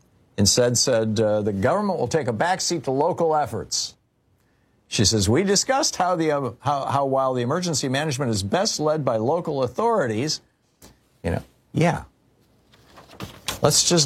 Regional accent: Michigan, United States; I grew up in Michigan. We had tornadoes every single summer.

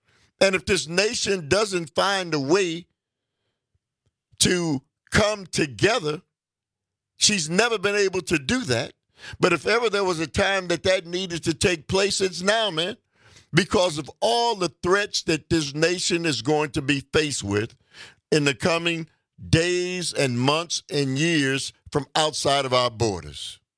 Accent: United States; I know, but Dave, I'm an American.

